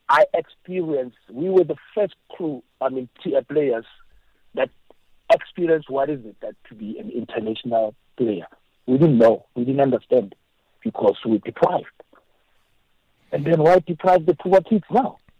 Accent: South Africa; I personally, I strongly believe that being a South African with my democratic rights, I stand to be corrected

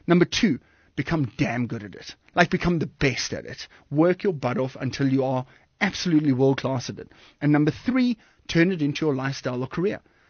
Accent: Western Cape, South Africa; now in Cape Town, South Africa; I've actually just moved back to Cape Town after three very productive years in Johannesburg. I'm originally from Komiki and Nordic area down south there.

